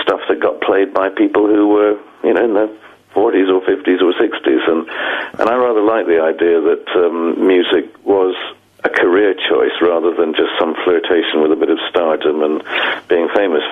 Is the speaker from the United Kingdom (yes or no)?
yes; United Kingdom; So, you know, I have to do really what we in the UK are. We're a mongrel race made up of hodgepodge of people from all over